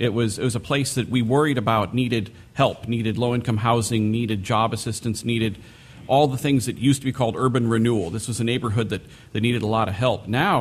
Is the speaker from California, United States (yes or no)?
no; Seattle, Washington, United States; I was born in Seattle, and I've lived in the King County suburbs my whole life.